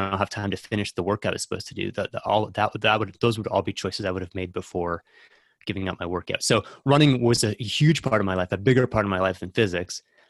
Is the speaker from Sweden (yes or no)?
no; Canada; I'm Canadian